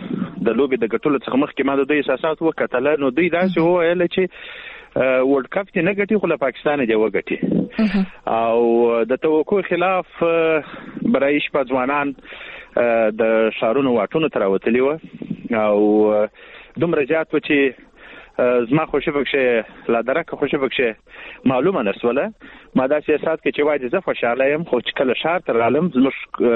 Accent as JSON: {"language": "Pashto", "town": "Lashkar Gah", "region": "Helmand", "country": "Afghanistan", "said": "زه له هلمند څخه یم، لشکرګاه څخه"}